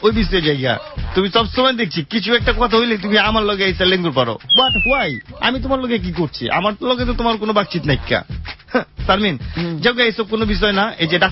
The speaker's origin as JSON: {"language": "Bangla", "town": "Dhaka", "region": "Dhaka Division", "country": "Bangladesh", "said": "যাতে আমি ঢাকাইয়া কইতে কোনো শরম নাই, দুই কলমের শিক্ষা লিয়া শৈলে আমগো গরম নাই"}